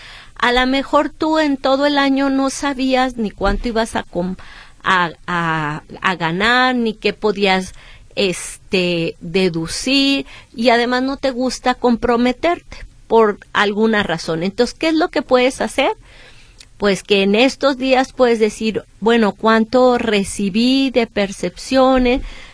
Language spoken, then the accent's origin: Spanish; Mexico; Nosotros como mexicanos que tenemos este beneficio